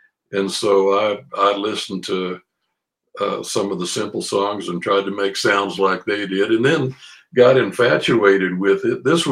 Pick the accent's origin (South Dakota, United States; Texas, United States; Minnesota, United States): Texas, United States; Corpus Christi; now in Houston, United States; I was from Corpus Christi originally, but I moved up to Houston. I worked with a trio down in South Texas, and we did some recording always in Houston.